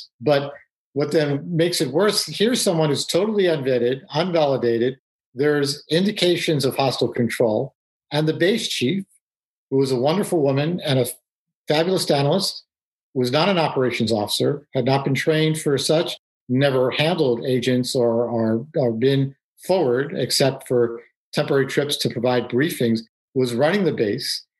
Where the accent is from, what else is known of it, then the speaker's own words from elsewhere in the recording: New York City, New York, United States; So I grew up in New York City, and I'm Jewish, but, you know, rather secular